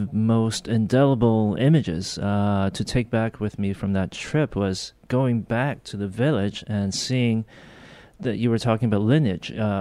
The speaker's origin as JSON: {"language": "English", "country": "Hong Kong", "tie": "born or raised there", "moved": "yes", "said": "So we grew up in Hong Kong, and that was another thing that I think added to the environmental influence."}